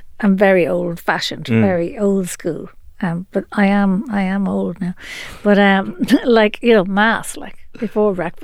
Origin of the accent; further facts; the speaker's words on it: Drogheda, Leinster, Ireland; I'm from Drogheda, but neither of my parents are really of the town.